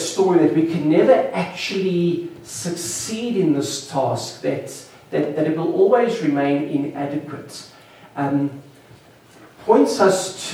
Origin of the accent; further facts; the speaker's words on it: South Africa; As Sharon said … from South Africa.